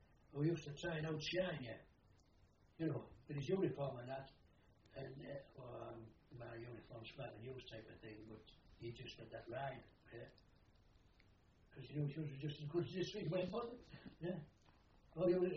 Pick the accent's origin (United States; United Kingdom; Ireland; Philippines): United Kingdom; Scotland; I used to be porridge being Scottish, you know, and still you must have porridge.